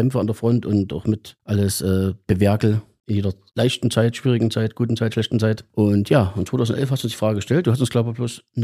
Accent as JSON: {"language": "German", "town": "Gera", "region": "Thuringia", "country": "Germany", "tie": "born or raised there", "said": "Ja, also ich bin wirklich Urgerscher, bin in Gera geboren"}